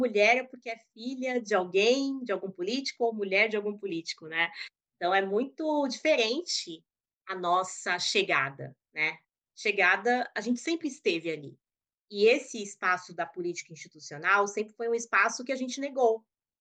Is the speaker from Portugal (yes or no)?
no; Brazil; Eu cresci num Brasil onde a gente não falava de racismo